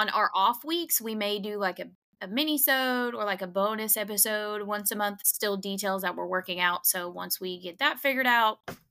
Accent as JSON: {"language": "English", "region": "Iowa", "country": "United States", "said": "I'm from Iowa, and I know about it."}